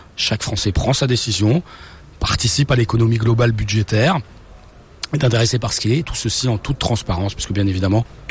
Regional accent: France; now in Spain; moi, je suis un Français de l'étranger

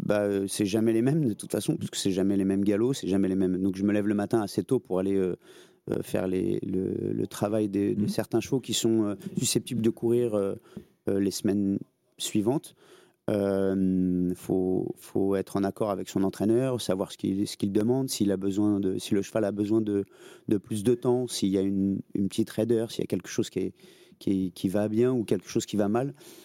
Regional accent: Nanterre, Île-de-France, France; je suis né à Nanterre Université, donc j'ai pas beaucoup de chevaux dans mon quartier.

